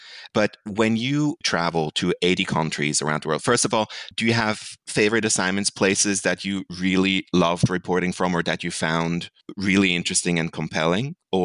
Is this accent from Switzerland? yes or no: yes; Switzerland; moved away as an adult; I grew up in Switzerland, so I was shocked when I came here at age 21.